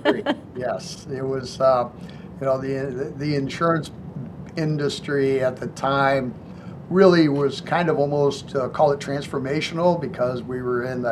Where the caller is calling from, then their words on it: Illinois, United States; So today I am in the suburbs of Chicago.